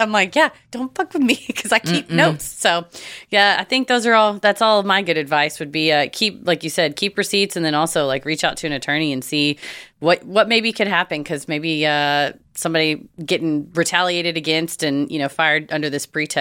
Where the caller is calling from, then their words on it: New York, United States; I'm writing from the Catskill region of New York. So many people here in New York and envision a city setting, but where I live is the land of Rip Van Winkle.